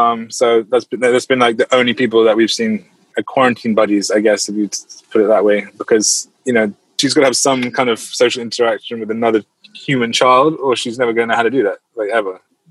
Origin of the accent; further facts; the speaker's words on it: London, United Kingdom; moved away as an adult; also born or lived in Lafayette / New Orleans; now in Destin, United States; I'm from London, England, but I've been living in the States since 2013. I originally moved to Lafayette, Louisiana, and then to New Orleans, and then to Destin, Florida, and then we moved back to New Orleans. Now we're back to Destin